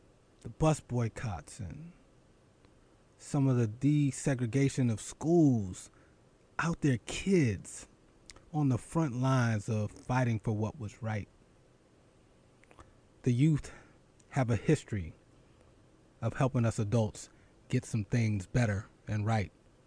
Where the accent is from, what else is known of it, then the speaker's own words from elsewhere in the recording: Philadelphia, Pennsylvania, United States; I went to University of Pennsylvania, my hometown of Philly.